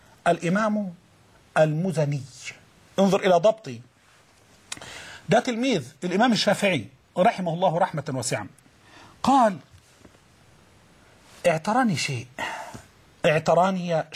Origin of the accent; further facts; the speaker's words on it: Egypt; الرواية المحفوظة عندنا كمصريين